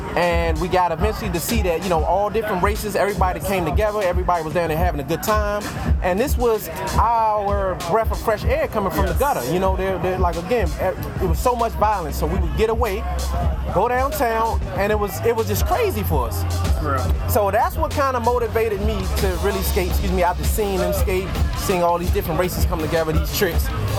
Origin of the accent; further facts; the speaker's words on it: Washington, District of Columbia, United States; Well, I'm a D.C. native, born and raised in Southeast Washington, D.C.